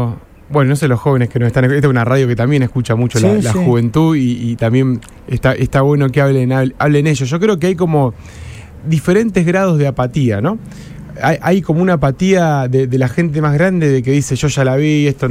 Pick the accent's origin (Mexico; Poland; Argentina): Argentina; Rosario, Santa Fe; born there; No es que es porque nacimos en Rosario